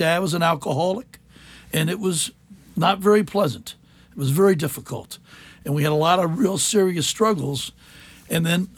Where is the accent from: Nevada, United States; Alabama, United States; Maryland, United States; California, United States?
Maryland, United States; Cheverly; born there; I was born in Cheverly, Maryland.